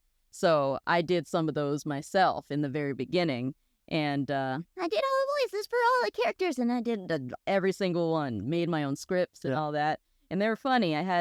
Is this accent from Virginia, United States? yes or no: yes; Virginia, United States; now in California, United States; I'm from Virginia. I moved here in 2017